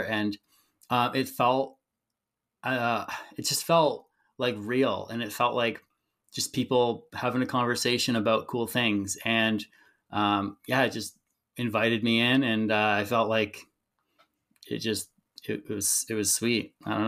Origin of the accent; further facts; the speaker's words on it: Canada; I'm from Canada.